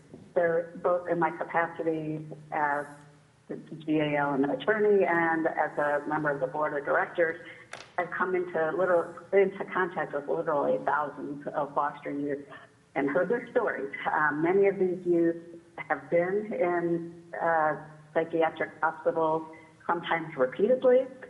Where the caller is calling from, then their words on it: Anchorage, Alaska, United States; I'm calling from Anchorage.